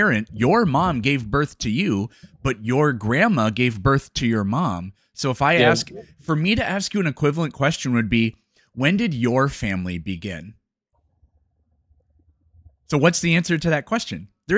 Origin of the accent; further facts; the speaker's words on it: United States; born there; Like I was born in the United States.